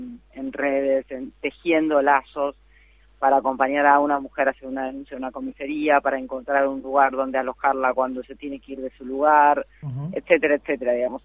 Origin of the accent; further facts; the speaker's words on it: interior, Argentina; he trabajado mucho en el interior del interior del país, digamos, soy del interior del país, no soy de Buenos Aires.